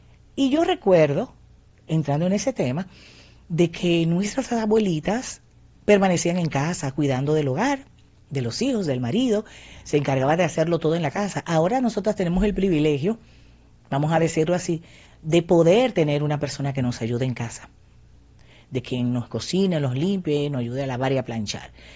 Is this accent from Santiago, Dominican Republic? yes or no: yes; Santiago de los Caballeros, Santiago, Dominican Republic; Yo soy muy, como soy cibaeña, los cibaeños, como llaman el campo, porque Santiago no es un campo, señores, pero Santiago, allá en Santiago, yo aprendí a cocinar.